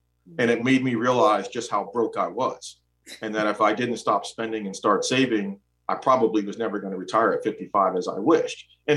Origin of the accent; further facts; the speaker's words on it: Hudson, United States; When I grew up in Hudson, I was fortunate in that my parents owned a business, right?